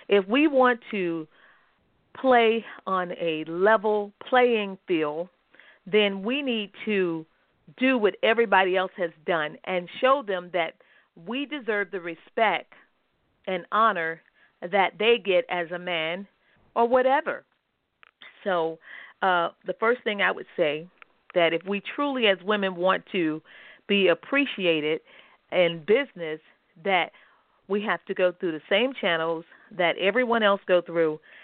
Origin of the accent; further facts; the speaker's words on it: Florida, United States; also born or lived in Atlanta; And so Florida is my home state, and I've been here.